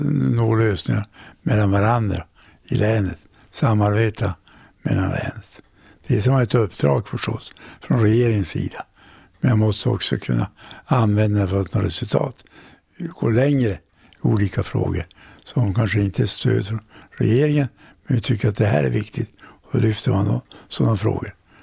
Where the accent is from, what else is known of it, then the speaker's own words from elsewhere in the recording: Kalix, Norrbotten County, Sweden; Jag är från Kalix från början.